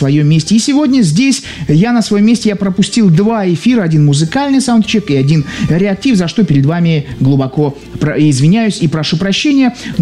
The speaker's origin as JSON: {"language": "Russian", "town": "Cherepovets", "region": "Vologda Oblast", "country": "Russia", "tie": "born or raised there", "said": "был у себя на родине в Череповце"}